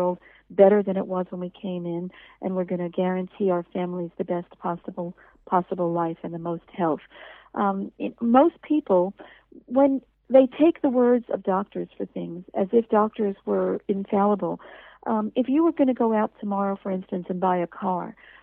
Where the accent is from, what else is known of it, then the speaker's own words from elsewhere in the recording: United States; moved away; So I'm American originally. I've been here for 20 years.